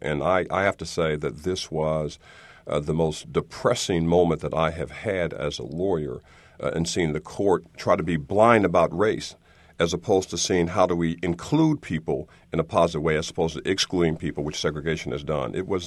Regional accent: California, United States; If you're asking me about California, my home state, it's a disaster

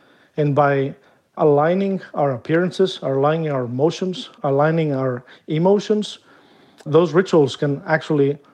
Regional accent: Greece; whenever I go back to my home country, which is Greece

